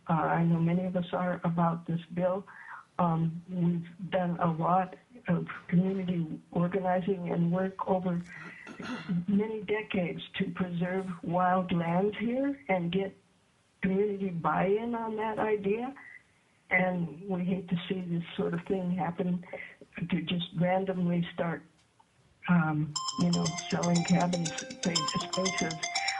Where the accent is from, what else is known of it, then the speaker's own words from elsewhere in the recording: Gustavus, Alaska, United States; Okay, I'm calling from Gustavus. I've lived my whole life in Southeast Alaska, various parts of it.